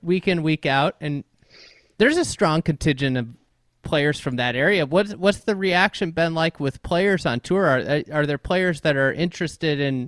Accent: Chicago, Illinois, United States; You know, I'm a Chicagoan.

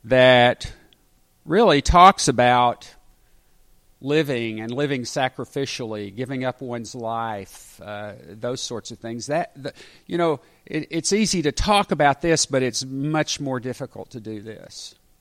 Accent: the South, United States; I grew up in the South, and in the time when I was growing up in the South, you didn't have mixed congregations.

